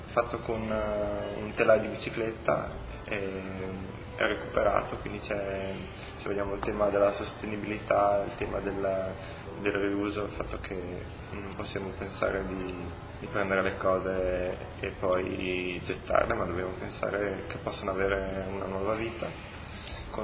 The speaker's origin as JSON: {"language": "Italian", "town": "Udine", "region": "Friuli-Venezia Giulia", "country": "Italy", "tie": "born there", "said": "sono nato a Udine"}